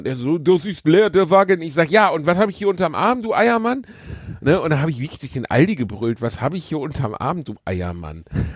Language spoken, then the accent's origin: German; North Rhine-Westphalia, Germany; Wir sind im Ruhrpott aufgewachsen.